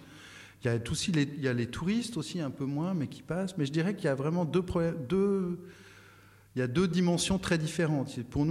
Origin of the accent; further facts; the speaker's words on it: Le Locle, Neuchâtel, Switzerland; moi, j'ai grandi dans le Jura, où il y a un accent terrible, on dit le char, puis des choses comme ça, puis voilà, puis j'habitais au Locle.